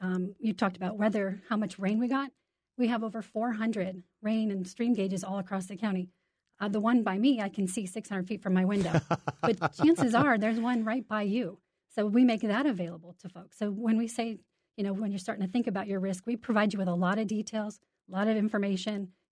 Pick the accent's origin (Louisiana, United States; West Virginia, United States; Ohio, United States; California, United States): Ohio, United States; I grew up in Ohio